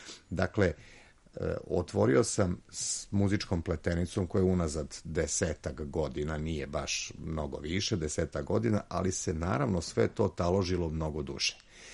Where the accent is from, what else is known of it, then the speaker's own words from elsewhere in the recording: Negotin, Southern and Eastern Serbia, Serbia; born there; tamo gde sam rođen, a rođen sam u Negotinu, da, muziku istočne Srbije.